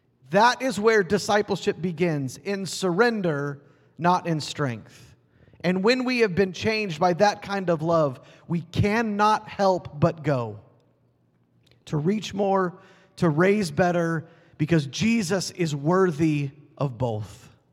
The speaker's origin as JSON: {"language": "English", "town": "Kansas City", "country": "United States", "said": "I'm from Kansas City. We're weird."}